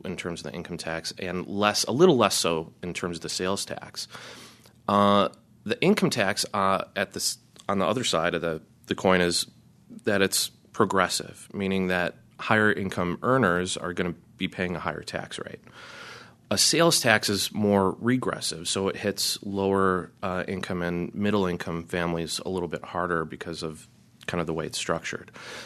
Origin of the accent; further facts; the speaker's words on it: Milwaukee, Wisconsin, United States; I'm originally from Milwaukee